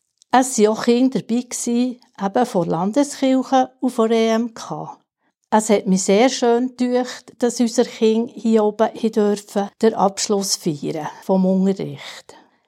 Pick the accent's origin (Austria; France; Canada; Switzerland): Switzerland; Heiligenschwendi, Bern; Ich bin hier in Heiligen Schwendi aufgewachsen, sogar gerade hier am Strässli vor der Kapelle, zuvorderst vor.